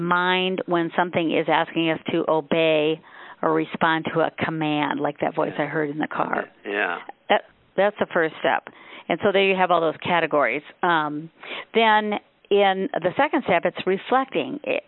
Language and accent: English; Minnesota, United States; we're from Minnesota, and he loved his Minnesota Twins hat